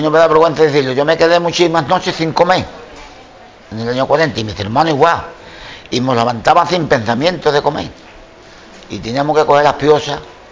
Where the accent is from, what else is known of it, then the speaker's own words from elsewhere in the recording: Conil, Andalusia, Spain; yo nací en Conil y en Conil estoy.